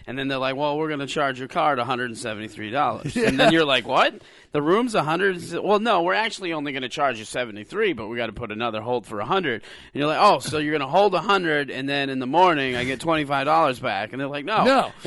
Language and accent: English; South Dakota, United States; also born or lived in San Diego; That's correct.